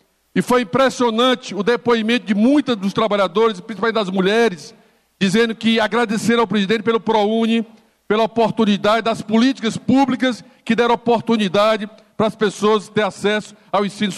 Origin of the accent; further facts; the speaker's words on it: Northeast Region, Brazil; Eu sou do Nordeste brasileiro